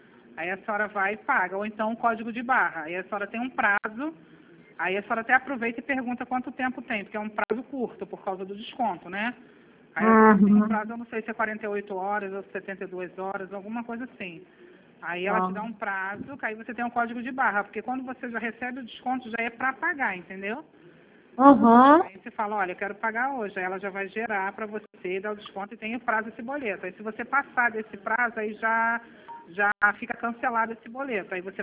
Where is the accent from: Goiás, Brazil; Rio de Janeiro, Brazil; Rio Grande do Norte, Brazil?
Rio de Janeiro, Brazil; Nova Iguaçu; eu sou aqui de Nova Iguaçu mesmo